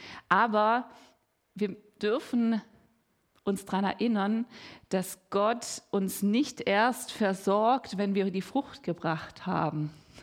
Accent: Winnenden, Baden-Württemberg, Germany; ich bin ja in Winnenden aufgewachsen, da gibt es sehr viele Weinberge.

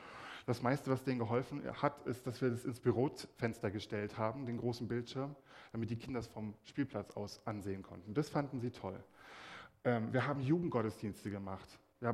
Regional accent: Rostock, Mecklenburg-Vorpommern, Germany; Zur Wendezeit haben zum Beispiel in meiner Heimatstadt Rostock 250.000 Leute gewohnt.

